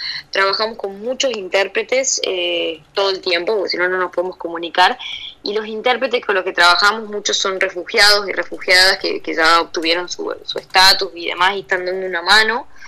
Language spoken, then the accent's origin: Spanish; Argentina; yo soy de Argentina